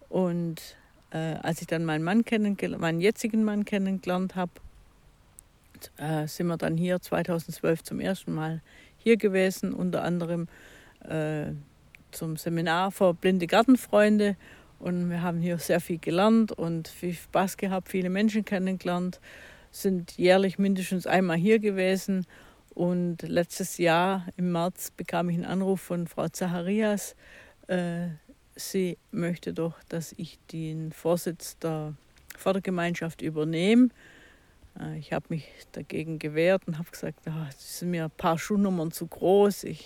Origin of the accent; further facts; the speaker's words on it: Baden-Württemberg, Germany; Ich stamme aus Baden-Württemberg, ungefähr 40 Kilometer nördlich von Ulm. Dort bin ich auf dem Land auch aufgewachsen.